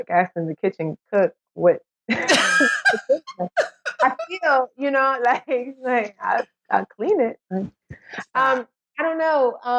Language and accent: English; New York, United States; My introduction to Donald Trump as a New Yorker was the Central Park Five.